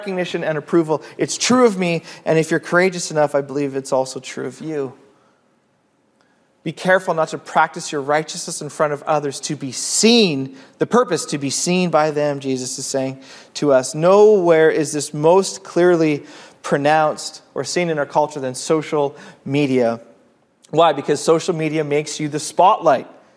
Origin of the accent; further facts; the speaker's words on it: Kelowna, British Columbia, Canada; also born or lived in Burnaby; In grade 6, I moved from Burnaby to Kelowna. It was a grade 6.